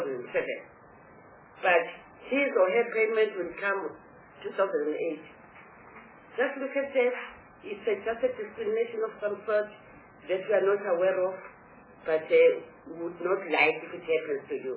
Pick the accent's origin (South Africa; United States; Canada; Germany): South Africa; KwaZulu-Natal; I'm from KwaZulu-Natal.